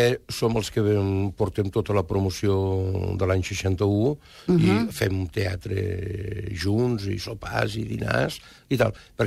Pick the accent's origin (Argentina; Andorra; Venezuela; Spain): Spain; Gerri de la Sal, Catalonia; also born or lived in Barcelona; I el meu pare de Gerri, el meu padrí de Gerri, i tota la família de Gerri. Jo sóc de Gerri de la Sal.